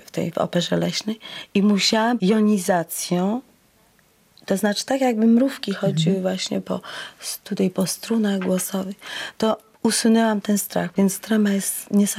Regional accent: Szczecin, West Pomeranian Voivodeship, Poland; born there; Prawie, że jestem urodzona w Szczecinie, tutaj nauczyłam się zawodu

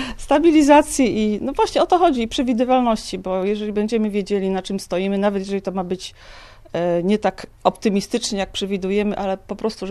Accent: Poznań, Greater Poland Voivodeship, Poland; Nie, no ja w ogóle pochodzę z Poznania i wykształcenie mam w zupełnie innym kierunku

